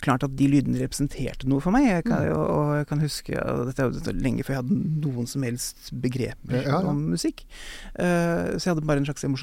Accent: Oslo, Norway; born or raised there

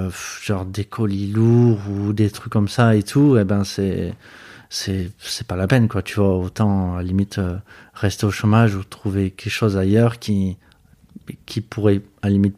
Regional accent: Marseille, Provence-Alpes-Côte d'Azur, France; also born or lived in Montpellier; Ouais, en fait, moi j'étais dans le sud, j'ai fait mes études à Montpellier, tu vois, j'ai grandi à Marseille, j'ai fait mes études à Montpellier.

